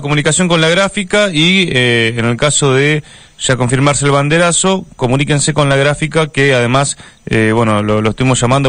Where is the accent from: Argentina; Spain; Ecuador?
Argentina; tener de nuevo como argentinos, como pueblo, el control de nuestro petróleo